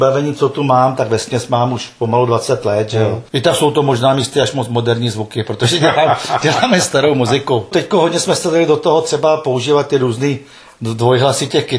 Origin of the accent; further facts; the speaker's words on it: Prague, Czechia; já jsem původem z Prahy, ale prostě bydlím už pár let tady na Dalekopisku v Třebkově.